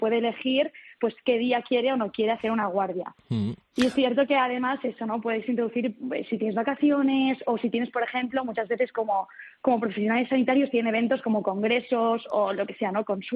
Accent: Barcelona, Catalonia, Spain; also born or lived in United States

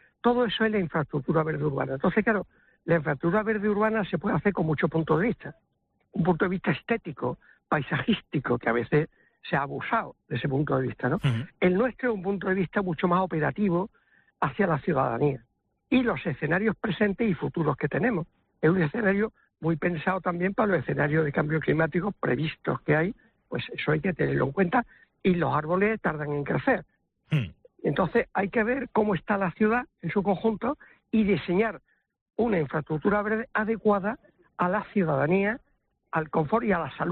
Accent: Huelva, Andalusia, Spain; Pues yo soy de Huelva, como saben, ¿no?

